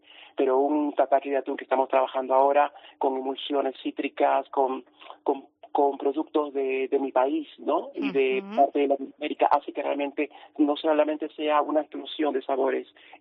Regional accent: Peru; now in Spain; yo soy de Perú y lo que realmente hacemos es la comida fusión.

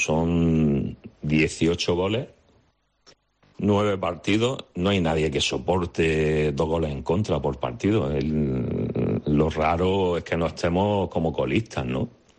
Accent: Almería, Andalusia, Spain; de los que somos de Almería, nos quitamos de en medio.

